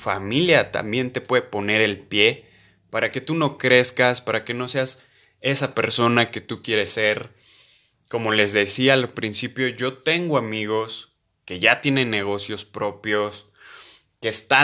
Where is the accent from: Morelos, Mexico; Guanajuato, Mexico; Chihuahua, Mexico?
Guanajuato, Mexico; León; Aquí de donde yo soy, de León, Guanajuato